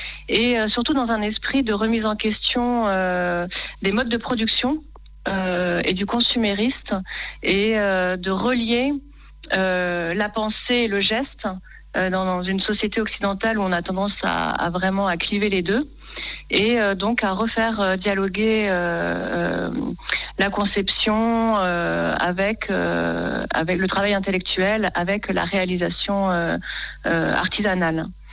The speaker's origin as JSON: {"language": "French", "region": "Occitanie", "country": "France", "said": "ce qui se passe chez nous en Quercy-Caussadais"}